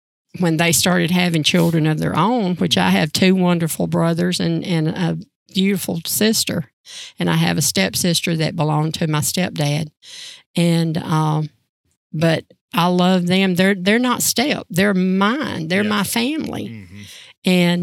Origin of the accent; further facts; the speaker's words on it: South Carolina, United States; also born or lived in New York; I was born in Manhattan, New York. And when I was 6 weeks old, mom had dad bring she and I home to South Carolina.